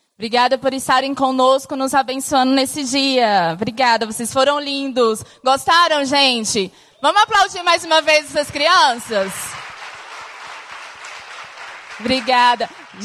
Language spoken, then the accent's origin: Portuguese; Brasília, Federal District, Brazil; born there; E eu nasci aqui em Brasília, uma cultura que a gente fala que é uma cultura fria